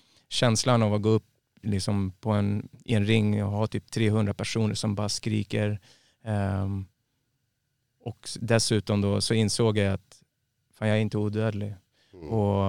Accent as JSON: {"language": "Swedish", "town": "Stockholm", "region": "Stockholm County", "country": "Sweden", "tie": "born or raised there", "said": "alltså jag är uppväxt i Rågsved och så är lite orten kille liksom."}